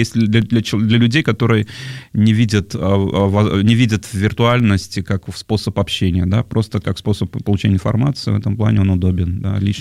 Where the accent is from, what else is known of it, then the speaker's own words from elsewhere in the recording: Tashkent, Uzbekistan; мы просто все вдвоем, Женя и я, мы из Узбекистана.